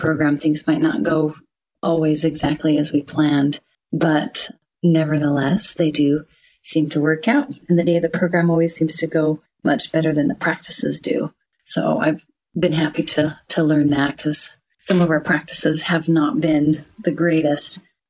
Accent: Syracuse, Utah, United States; I'm from Syracuse, Utah.

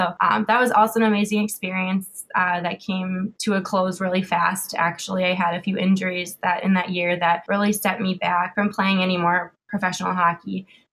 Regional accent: Lakeville, Minnesota, United States; I'm actually from Lakeville, Minnesota. I'm 25 years old.

